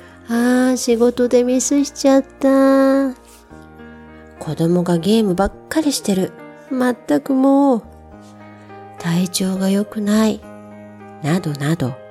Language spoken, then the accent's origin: Japanese; Kansai, Japan; accent: Kansai dialect; 私、関西出身なので関西弁になります。